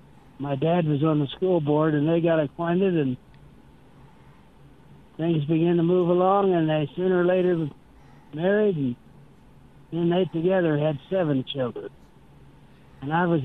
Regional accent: Beeler, Kansas, United States; Well, I came from Beeler. That's on down on 96 Highway, just west of Dighton, east of Dighton.

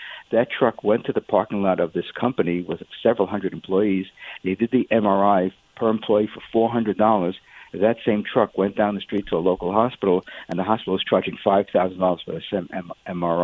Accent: New York City, New York, United States; I grew up in New York City in the 1950s and 60s

